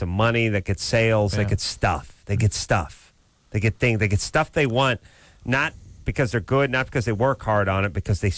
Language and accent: English; San Fernando Valley, California, United States; I grew up in the San Fernando Valley. I had nothing but crows.